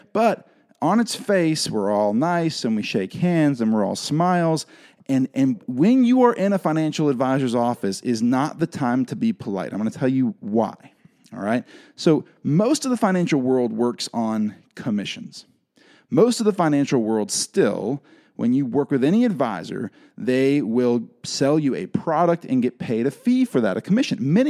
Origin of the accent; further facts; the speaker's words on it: the South, United States; All right, I grew up in the South.